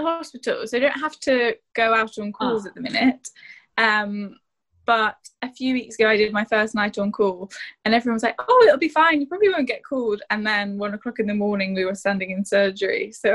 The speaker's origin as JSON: {"language": "English", "region": "Northern Ireland", "country": "United Kingdom", "said": "That's so I'm from Northern Ireland, and then I went to university in London."}